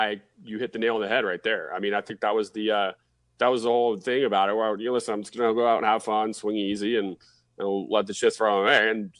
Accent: Woodland Hills, California, United States; I grew up in Southern California in Woodland Hills.

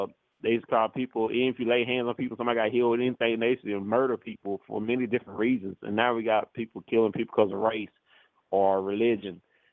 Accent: Texas, United States; Yes, I'm from Texas.

